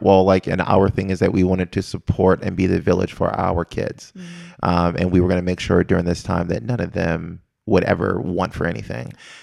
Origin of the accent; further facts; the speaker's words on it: Maryland, United States; I'm from Maryland, DMV.